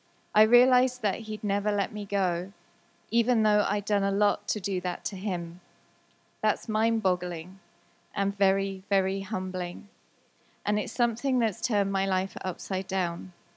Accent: England, United Kingdom; moved away as an adult; now in Canada; we are originally from England, but we've been living in BC for just about 5 years now. We both grew up in Christian families

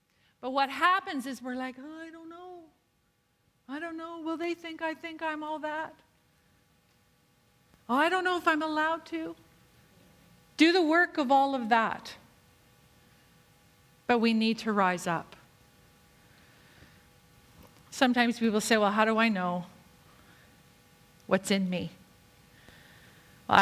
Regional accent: Canada; And really, as women, that really holds us back from leadership hugely. We're women and we're Canadian.

